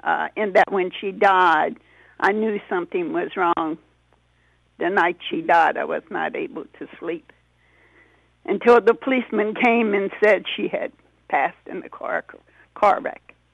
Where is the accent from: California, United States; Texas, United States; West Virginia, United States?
West Virginia, United States; West Virginia.